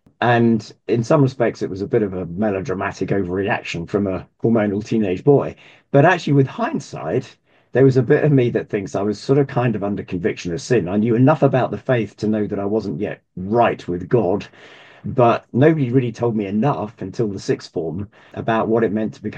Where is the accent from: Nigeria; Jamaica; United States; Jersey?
Jersey; Yes, well, I come from Jersey in the Channel Islands. When I'm in America, of course, I have to say I'm from Old Jersey